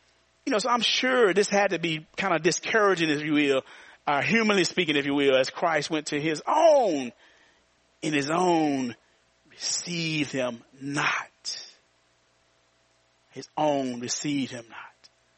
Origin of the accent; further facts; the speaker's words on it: Arkansas, United States; he's from Alabama and I'm from Arkansas.